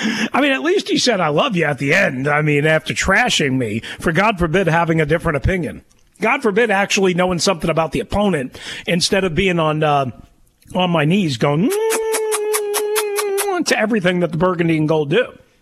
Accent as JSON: {"language": "English", "region": "New York", "country": "United States", "tie": "born or raised there", "said": "because I grew up a Giants fan because I grew up on Eastern Long Island"}